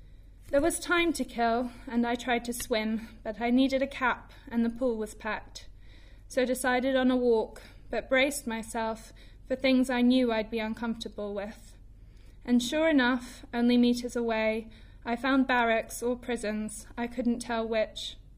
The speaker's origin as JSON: {"language": "English", "region": "London", "country": "United Kingdom", "tie": "born there", "accent": "Queen's English", "said": "even though I was born in London and speak Queen's English"}